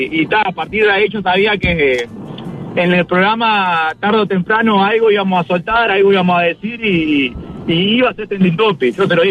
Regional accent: Punta de Manga, Montevideo, Uruguay; yo soy allá de Punta de Manga

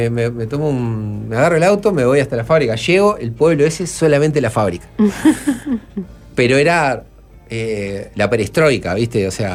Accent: Uruguay; digo, vengo de Uruguay, me gustaría conocer la planta

